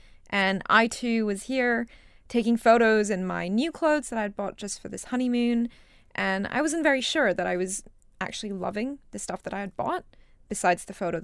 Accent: Singapore; moved away as an adult; now in United Kingdom; And then I moved to Singapore with my family when I was 2.5 years old. And I grew up in Singapore and stayed there, I guess, until university. So I moved to the US and UK for undergrad.

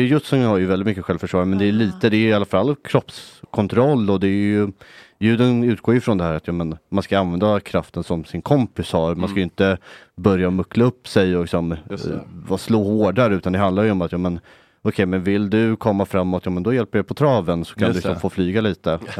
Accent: Stockholm, Stockholm County, Sweden; alltså jag kommer ju från Stockholm där det finns mycket aktiviteter från början

